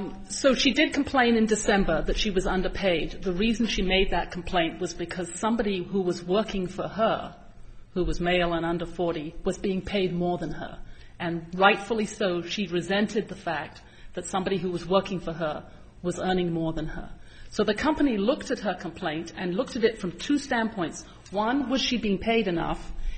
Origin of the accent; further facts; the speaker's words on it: London, United Kingdom; now in United States; No, I'm sorry to say I'm from London, England.